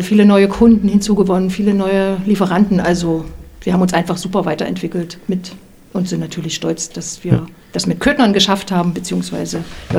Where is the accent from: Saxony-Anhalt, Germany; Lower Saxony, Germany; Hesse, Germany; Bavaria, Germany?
Saxony-Anhalt, Germany; Köthen; also born or lived in Magdeburg; Ja, ich bin in Köthen geboren, hier aufgewachsen, habe in Magdeburg studiert, war mal ein halbes Jahr in Spanien